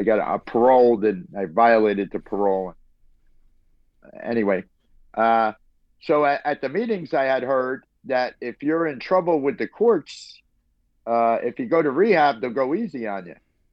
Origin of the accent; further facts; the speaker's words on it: New Jersey, United States; which is pretty wide known here in Jersey, New Jersey. I'm from New Jersey